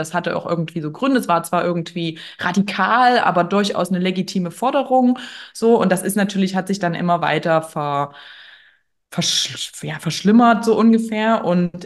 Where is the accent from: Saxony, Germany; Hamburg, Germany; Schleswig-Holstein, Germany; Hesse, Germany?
Saxony, Germany; Leipzig; Ich komme aus Leipzig, aus Sachsen.